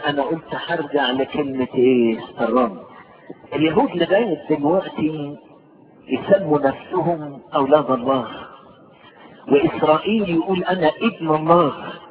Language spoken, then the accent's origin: Arabic; Egypt; ودخل بلدنا مصر